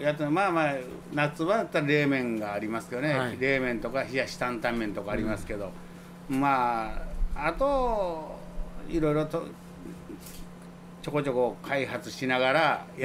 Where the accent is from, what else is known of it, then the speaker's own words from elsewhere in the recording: Nagasaki, Japan; 僕は長崎出身なもんで